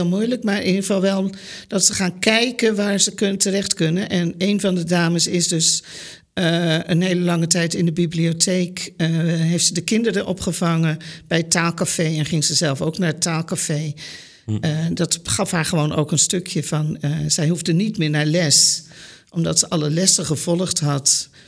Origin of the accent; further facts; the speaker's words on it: Netherlands; Want daar kunnen wij als Nederlander ook nog heel veel van leren.